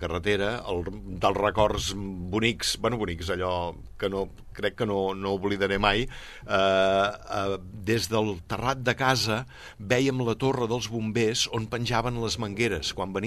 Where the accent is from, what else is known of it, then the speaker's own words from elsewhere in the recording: Sabadell, Catalonia, Spain; Aviam, jo vaig néixer aquí a Sabadell i vaig començar a viure al carrer Espirall, tocant els Bombers.